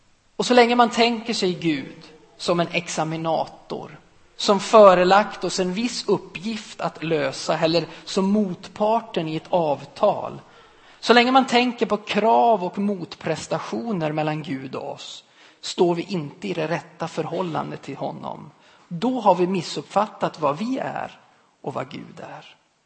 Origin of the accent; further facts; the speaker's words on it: Alfta, Gävleborg County, Sweden; En av mina kompisar ifrån Alfta, där jag kommer ifrån.